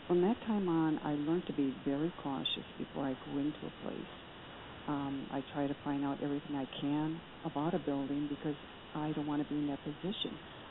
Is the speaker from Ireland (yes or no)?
yes; Ireland; I ought to know better than to lose my temper, but I'm Irish, and I lost my temper.